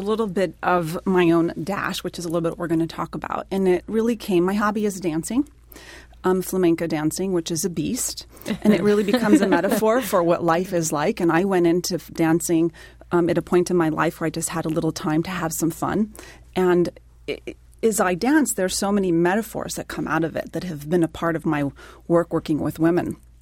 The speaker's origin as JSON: {"language": "English", "region": "New Mexico", "country": "United States", "tie": "born or raised there", "said": "Yes, I grew up in New Mexico."}